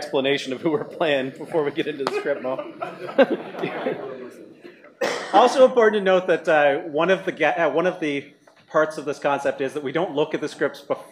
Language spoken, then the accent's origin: English; Canada; We're so Canadian, we're going to end up the delay the show while we're trying to decide who does this.